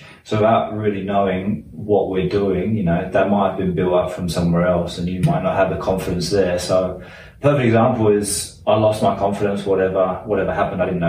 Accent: South East England, United Kingdom; growing up in England, the South that we were

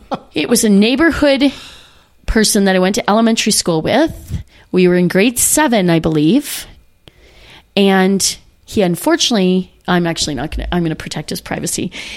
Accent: Penetanguishene, Ontario, Canada; born there; I was born in Penetang.

